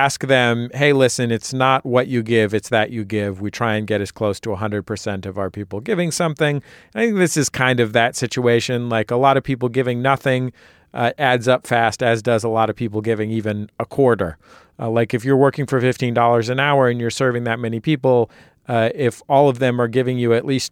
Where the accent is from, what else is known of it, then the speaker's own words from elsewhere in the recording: Scotland, United Kingdom; growing up in Scotland, a VW bug would have been far too rare to create the appropriate levels of violence among friends.